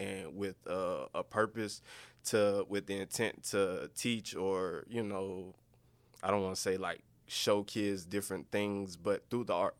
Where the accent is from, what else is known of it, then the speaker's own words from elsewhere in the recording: Gainesville, Florida, United States; I'm from Gainesville, Florida, and I do comic books.